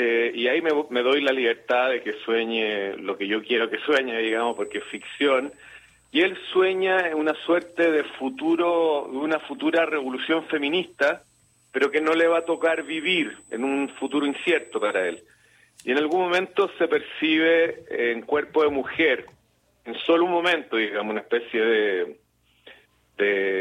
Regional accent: Chile; Como yo soy chileno, hay algunos episodios que ocurren en Chile

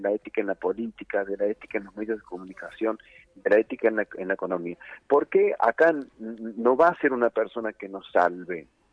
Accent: Villa Mercedes, San Luis, Argentina; soy un ciudadano de Villa Mercedes de la provincia de San Luis.

